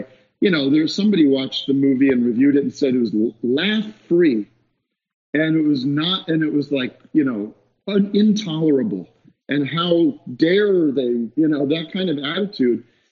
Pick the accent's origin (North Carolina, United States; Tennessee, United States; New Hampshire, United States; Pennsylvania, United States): Pennsylvania, United States; Allentown; But I also found out he was from my hometown or sister town. I'm from Allentown. He's from Bethlehem.